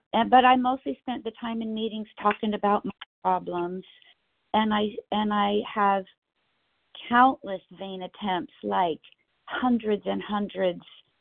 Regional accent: California, United States; I'm from Southern California.

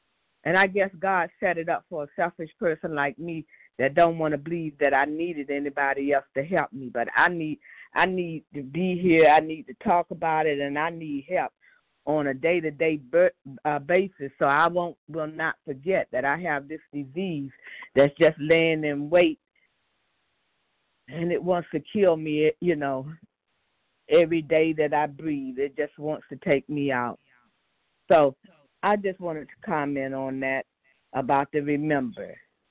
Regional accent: Maryland, United States; I'm from Maryland. I'm real glad to be here.

